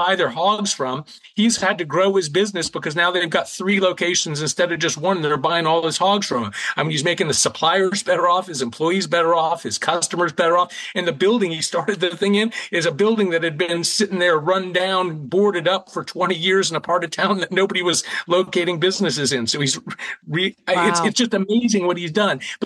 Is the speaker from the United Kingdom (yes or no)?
no; Charleston, South Carolina, United States; we have a gentleman here in Charleston, South Carolina, my hometown where I live now